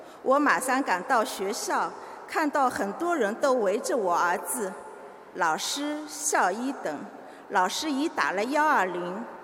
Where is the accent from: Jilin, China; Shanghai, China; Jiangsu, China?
Shanghai, China; 我是上海的